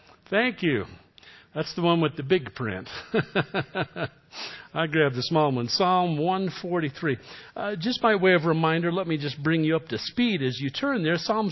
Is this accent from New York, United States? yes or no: yes; New York City, New York, United States; I was a kid from New York City